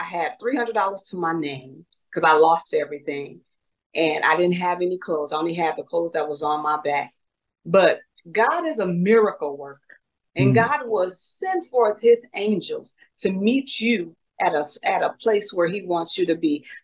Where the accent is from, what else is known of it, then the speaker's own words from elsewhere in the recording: Michigan, United States; I'm originally from Michigan. And I said, no, I pass. I'm not going to California.